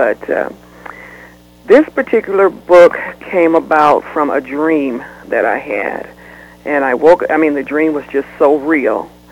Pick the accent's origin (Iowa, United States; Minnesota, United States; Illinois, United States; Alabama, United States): Iowa, United States; Waterloo; small metropolis, called Waterloo, Iowa. I am very proud to be from Iowa. One thing I can say about my home state